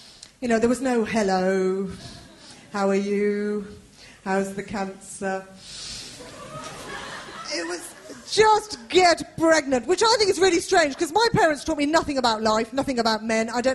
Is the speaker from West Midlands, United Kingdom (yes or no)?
yes; Birmingham, West Midlands, United Kingdom; When I was growing up in Birmingham, I saw graffiti once in big letters.